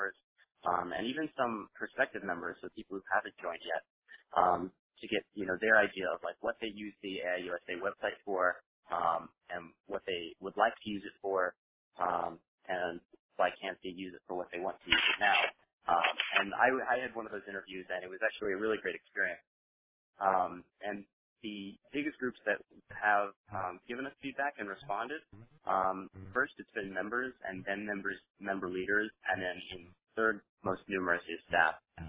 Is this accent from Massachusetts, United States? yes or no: yes; Massachusetts, United States; I'm from Massachusetts